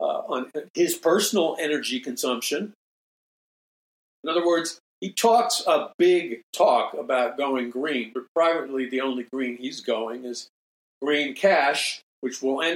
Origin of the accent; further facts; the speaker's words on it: New York City, New York, United States; I never met a born-again Christian in my entire life growing up in New York City.